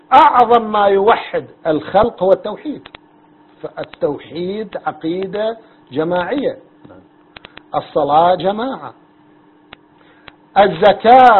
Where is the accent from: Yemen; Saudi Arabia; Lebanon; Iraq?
Iraq; أنا سني عراقي